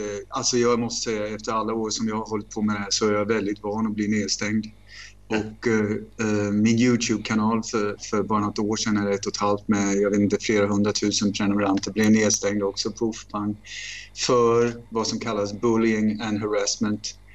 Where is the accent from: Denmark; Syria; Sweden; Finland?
Denmark; Swedish is a second language; now in Spain; Nej, men jag är dansk, killar. Det är bara det att jag kan ditt språk. Bortsett från det så är jag dansk.